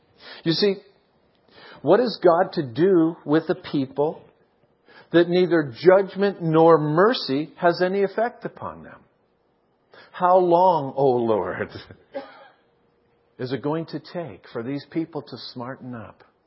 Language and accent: English; California, United States; One of the things I learned as a Californian in a Hawaiian shirt that was transplanted back in Vermont, they used to laugh at us.